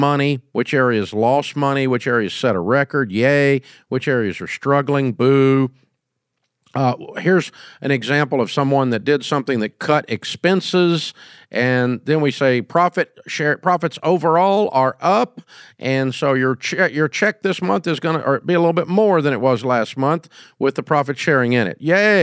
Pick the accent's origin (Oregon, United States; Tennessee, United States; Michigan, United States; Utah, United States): Tennessee, United States; Antioch; I'm from Antioch, Tennessee, right?